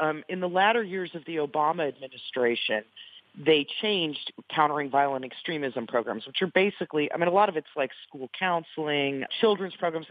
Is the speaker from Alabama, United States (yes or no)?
yes; Alabama, United States; My home state of Alabama, the LGBT community, has no protections.